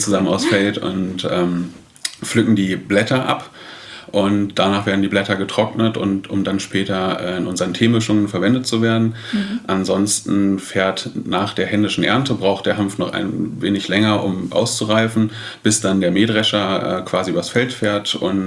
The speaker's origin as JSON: {"language": "German", "town": "Duderstadt", "region": "Lower Saxony", "country": "Germany", "tie": "born or raised there", "moved": "as an adult", "lives_now": "Hamburg, Germany", "said": "Genau, ich bin in Duderstadt geboren und auch aufgewachsen. Ich bin vor 10 Jahren nach Hamburg gezogen"}